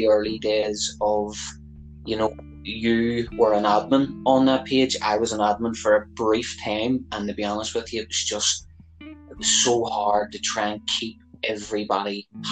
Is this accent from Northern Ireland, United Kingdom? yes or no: yes; Belfast, Northern Ireland, United Kingdom; and look, I hail from Belfast, and the whole green and orange Catholic Protestant thing was a big thing.